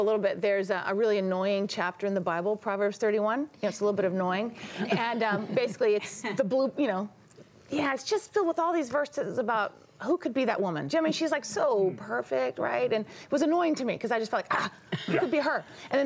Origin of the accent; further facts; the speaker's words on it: California, United States; I'm from California. We do a lot of alternative treatments. What can I tell you? We're weird.